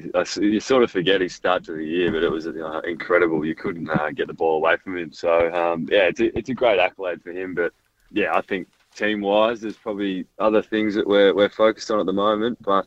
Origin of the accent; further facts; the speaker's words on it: Melbourne, Victoria, Australia; Yeah, I grew up in East Bentley. Played junior footy with St. Peter's Footy Club, and then with Sandy Dragons in the TAC Cup.